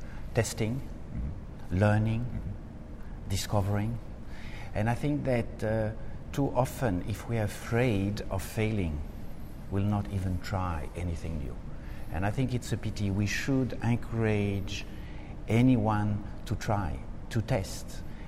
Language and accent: English; Switzerland; also born or lived in France; When I was six, we moved from France. I was born in France to Switzerland.